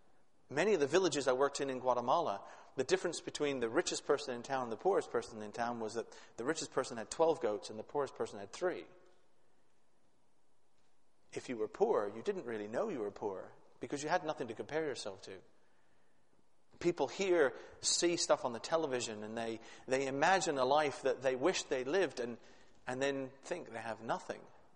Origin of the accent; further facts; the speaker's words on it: Canada; moved away as an adult; also born or lived in Mexico; now in Glasgow, United Kingdom; can guess I'm not a native Glaswegian. I am a Canadian implant. I've been over here for a few years now, but I have been in church missions and actually been away from my home country of Canada now for 28 years.